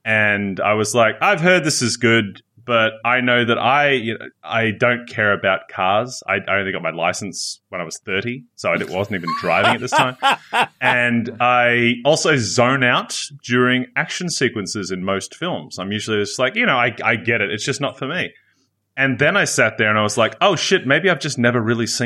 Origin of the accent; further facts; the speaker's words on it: Australia; First of all, I am a first generation Australian. Both my parents migrated here. So I'm Swedish Irish.